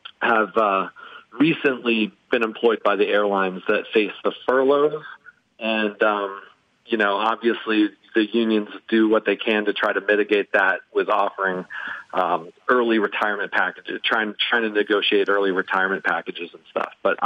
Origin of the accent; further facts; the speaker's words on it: Northeast, United States; now in Florida, United States; Growing up in the Northeast, there always seemed to be a low overcast layer almost every day.